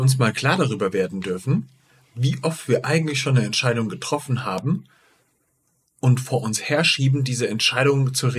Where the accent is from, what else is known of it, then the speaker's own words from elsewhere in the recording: Giessen, Hesse, Germany; Ich meine, Alter, ich bin in Gießen aufgewachsen.